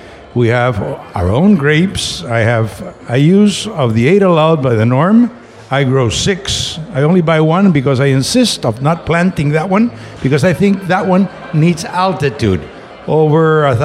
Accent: Peru; born or raised there; also born or lived in Bolivia

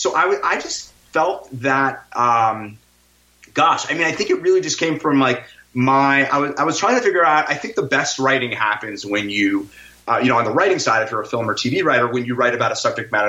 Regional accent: New York City, New York, United States; So I grew up in New York City

